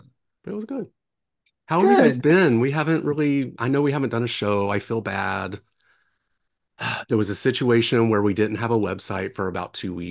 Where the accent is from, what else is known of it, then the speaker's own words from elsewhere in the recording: Virginia, United States; I don't know the … that well because, like, I grew up in Virginia and they weren't on the radio.